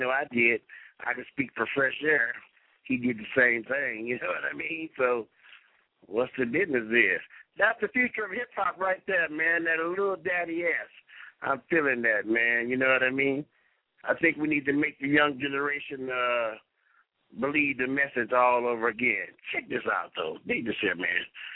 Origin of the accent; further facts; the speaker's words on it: California, United States; I'm from California, that brought me back.